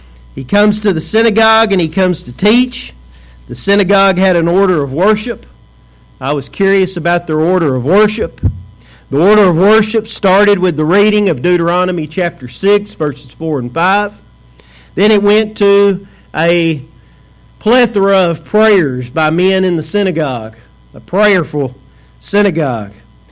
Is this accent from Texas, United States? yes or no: yes; Mineola, Texas, United States; also born or lived in Tyler; I was born in Tyler, Texas, but my hometown is Mineola, Texas.